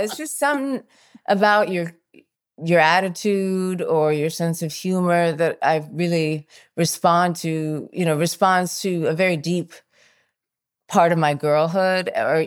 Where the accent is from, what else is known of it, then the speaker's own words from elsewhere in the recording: New York, United States; also born or lived in Los Angeles; I grew up in New York and then in Los Angeles for high school.